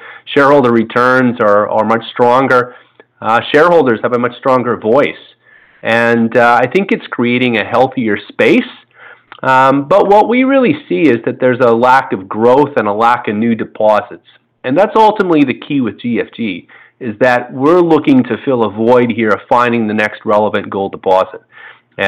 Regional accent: Manitoba, Canada; growing up in Manitoba, central Canada

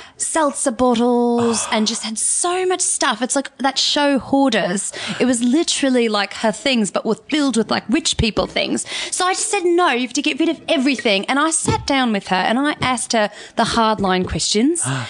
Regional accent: Tasmania, Australia; I'm actually from Tasmania.

